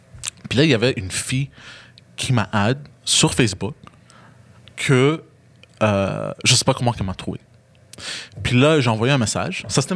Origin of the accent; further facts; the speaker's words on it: Montreal, Quebec, Canada; moi, je viens de Parc Extension, puis on est très agressif.